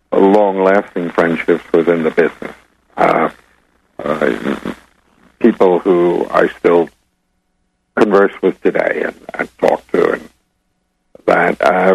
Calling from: England, United Kingdom; And I'm calling from England.

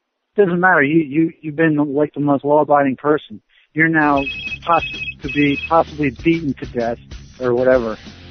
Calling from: California, United States; Eric, well, we're coming from California.

